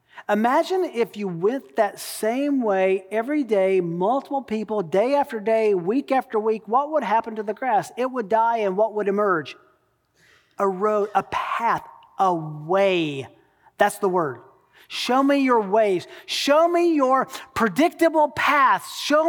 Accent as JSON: {"language": "English", "region": "Tennessee", "country": "United States", "tie": "born or raised there", "said": "I grew up in Tennessee, and where I grew up, there were lots of fields around."}